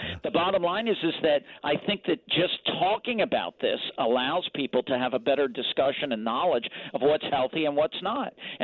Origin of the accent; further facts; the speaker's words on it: Philadelphia, Pennsylvania, United States; Well, I'm from Philadelphia. We already have a soda tax